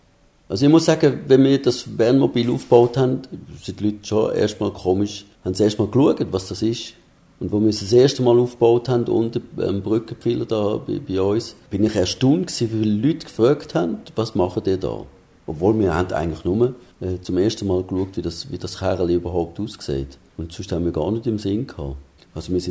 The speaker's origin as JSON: {"language": "German", "country": "Switzerland", "said": "also mindestens bei uns in der Schweiz, wo ja alles irgendwie so geregelt ist, gesetzlich verankert, genagelt, festgesetzt, wie auch immer."}